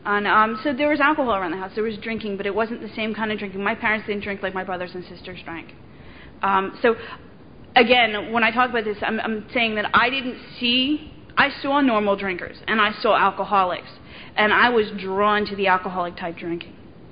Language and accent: English; Bloomfield, United States; because I went from like this little elementary school, and I grew up in Bloomfield, to like this huge junior high school, and every seventh and eighth grader from the whole town went there.